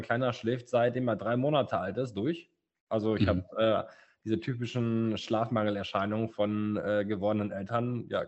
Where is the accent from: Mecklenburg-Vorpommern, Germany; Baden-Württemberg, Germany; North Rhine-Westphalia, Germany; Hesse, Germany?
North Rhine-Westphalia, Germany; Hamm; ich bin 27 Jahre jung, ich komme aus Hamm, das ist ein kleines Städtchen, so klein ist es gar nicht, mit 180.000 Einwohnern, aber neben Dortmund und Münster.